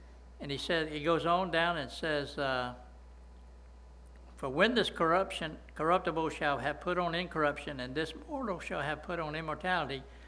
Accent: Coolidge, Georgia, United States; also born or lived in Pavo, United States; I was raised up in Coolidge and Pavo, and I know better, right?

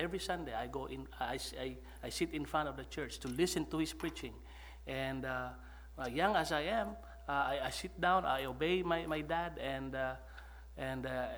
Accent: Manila, Metro Manila, Philippines; I was born and raised in Manila. That's the capital city of the Philippines.

